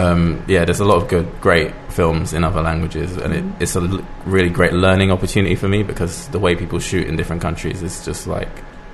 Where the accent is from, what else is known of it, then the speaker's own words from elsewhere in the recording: London, United Kingdom; I'm from London.